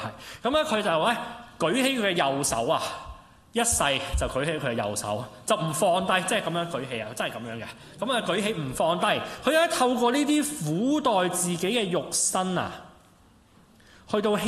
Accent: China; 我哋中國人呢，我唔可以代表大家嘅，我係一個即係中國家庭長大嘅人。

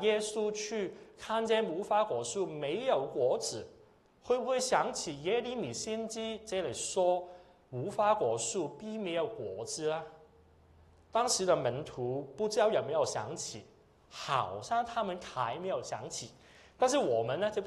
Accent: Hong Kong; 我是从香港来，我不知道大家从哪里来

